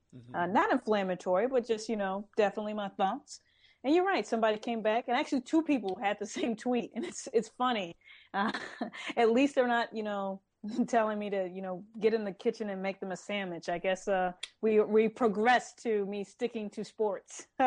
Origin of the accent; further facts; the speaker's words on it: St. Louis, Missouri, United States; you know, I'm from St. Louis, so like the Cardinals, Rams, Mizzou, blah, blah, blah.